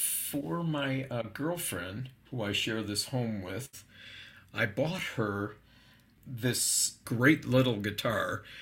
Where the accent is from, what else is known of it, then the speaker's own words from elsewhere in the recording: Buffalo, New York, United States; now in Westminster, United States; I'm in Westminster, Maryland, which is about 45 minutes kind of northwest of Baltimore. Yeah, and I'm originally from Buffalo.